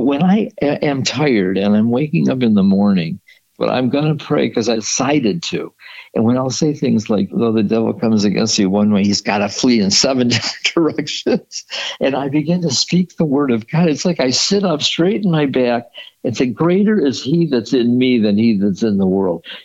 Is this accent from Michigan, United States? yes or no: yes; Detroit, Michigan, United States; So we drove Friday night. We stopped in Kalamazoo. We're from Detroit.